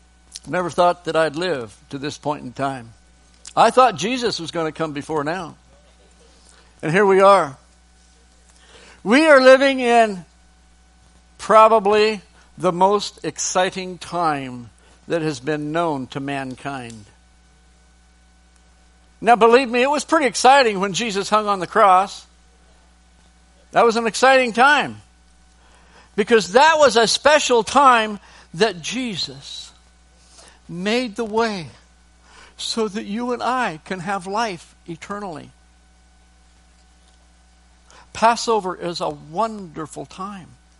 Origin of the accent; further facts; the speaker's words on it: United States; I tell them just because I'm the missionary from America doesn't make me any better.